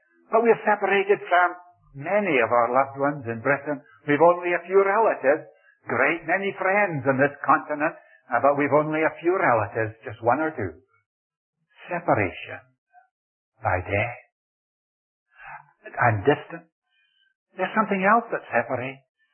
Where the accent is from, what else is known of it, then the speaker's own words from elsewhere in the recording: India; born there; I was born in India. I was born in the home where my parents served the Lord as missionaries, at least in the hospital nearby